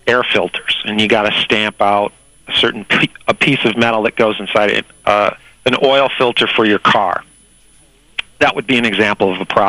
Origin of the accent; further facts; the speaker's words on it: Michigan, United States; I grew up in Michigan. My father was a tool and die maker at General Motors. He was a member of the United Auto Workers, so I have a great affinity for manufacturing and the auto industry in particular.